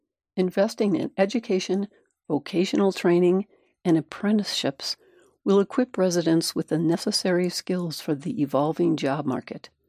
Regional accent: Flagstaff, Arizona, United States; I was born and raised in Flagstaff. My children are attending some of the same schools I did.

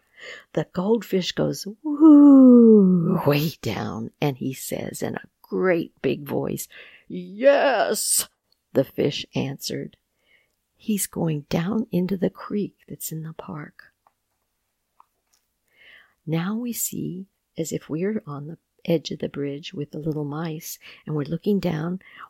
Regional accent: New Orleans, Louisiana, United States; I grew up in a neighborhood in New Orleans called Treme.

